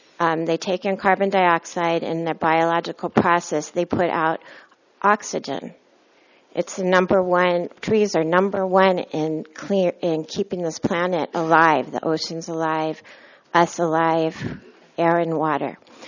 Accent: Morro Bay, California, United States; I'm from North Morro Bay.

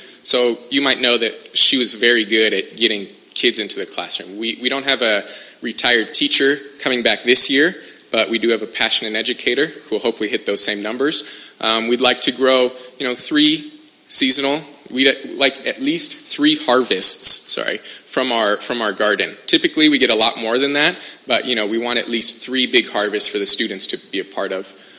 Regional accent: Santa Maria, California, United States; I'm from Santa Maria, I've been here my whole life.

